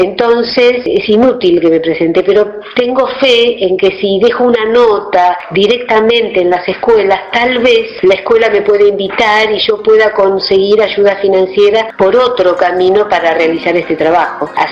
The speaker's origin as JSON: {"language": "Spanish", "country": "Argentina", "said": "argentina, mi hijo es cuarta generación de argentinos, quiero muchísimo este país, soy profundamente argentina"}